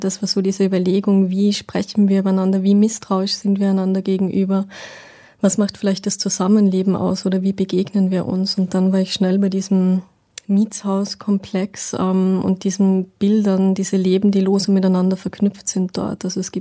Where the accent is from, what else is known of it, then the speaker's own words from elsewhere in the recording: Upper Austria, Austria; in Österreich, in Oberösterreich, wo ich herkomme